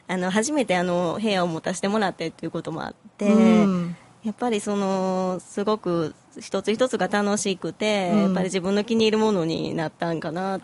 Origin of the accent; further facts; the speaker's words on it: Kameoka, Kyoto, Japan; 私生まれも育ちも亀岡なんですけど